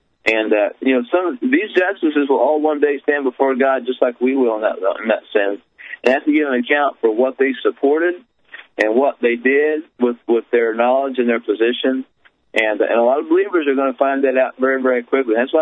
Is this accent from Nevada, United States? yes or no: no; Jaysville, Indiana, United States; I ran for a city council position in my hometown, Jaysville, Indiana, as a youth pastor.